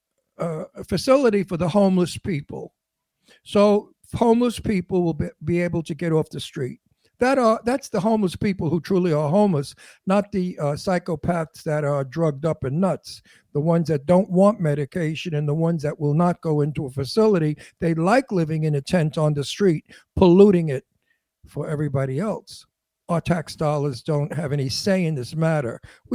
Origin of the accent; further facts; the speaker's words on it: United States; Like I always say, I'm an American. And I want what's best for my country.